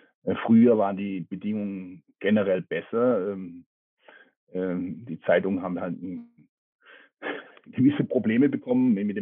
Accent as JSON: {"language": "German", "country": "Germany", "accent": "German", "said": "Also meinen deutschen Akzent hört man in jeder Sprache raus."}